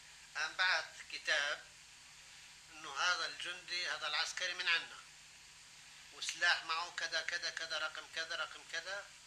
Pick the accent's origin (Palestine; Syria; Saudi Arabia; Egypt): Palestine; لما صارت الاحداث عندنا بفلسطين تركت انا البوليس وطلعت بسلاحي انا من البوليس والتحقت بالثوره الفلسطينيه